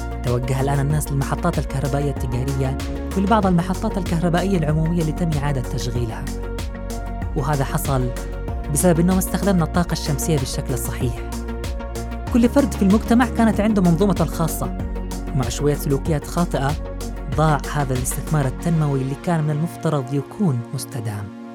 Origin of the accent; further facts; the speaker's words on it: Yemen; اليوم بكلمك عن كيف بلادنا اليمن استطاعت الوصول لتحقيق شيء